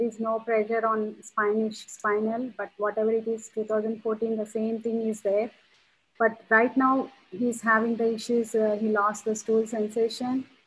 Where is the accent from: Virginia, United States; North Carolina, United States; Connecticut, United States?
Virginia, United States; Hi, Dr. Doshi, this is … I'm from Virginia.